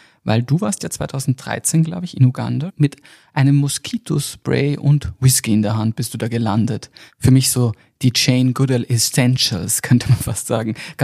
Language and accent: German; Gastein, Salzburg, Austria; Ich bin ja selber aus Salzburg. Also aus Gastein, mehr oder weniger.